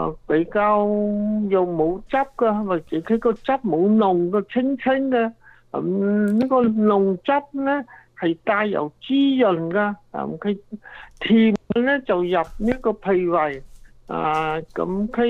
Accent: China; 即系我哋中国人个个都知道啦，食过。

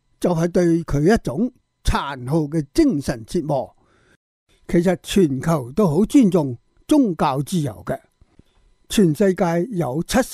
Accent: Hong Kong; 作为我们香港人是心痛的。

